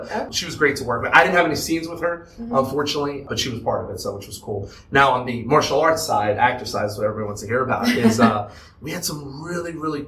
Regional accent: Burlington, New Jersey, United States; bringing it back to my hometown of Burlington, New Jersey

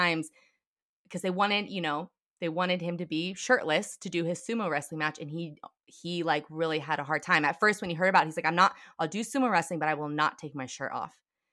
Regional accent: Reno, Nevada, United States; now in Sparks, United States; Yes, I'm from Reno. I technically live in Sparks, which is right outside of Reno. But I went to school here and grew up here.

